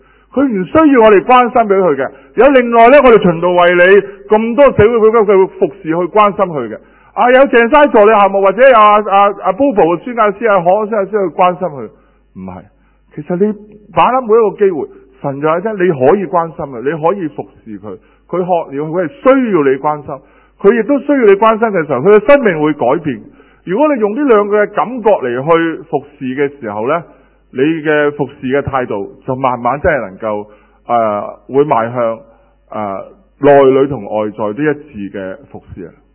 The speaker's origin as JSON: {"language": "Cantonese", "country": "China", "said": "唔好先我哋中國人嘅説話係先敬羅衣後敬人"}